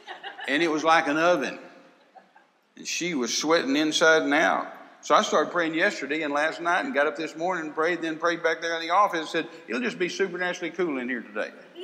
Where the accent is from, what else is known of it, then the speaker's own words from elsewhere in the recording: Texas, United States; And hey, I'm a Texan. I love guns. I got lots of guns.